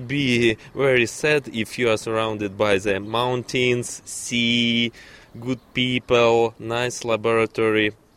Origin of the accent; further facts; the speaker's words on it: Kazan, Tatarstan, Russia; born there; English is a second language; from Russia, and I was born in Kazan.